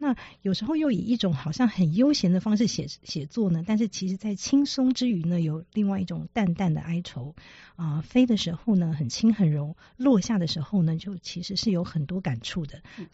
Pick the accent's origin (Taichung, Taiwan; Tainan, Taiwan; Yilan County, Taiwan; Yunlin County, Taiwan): Yilan County, Taiwan; 是，我是宜兰人。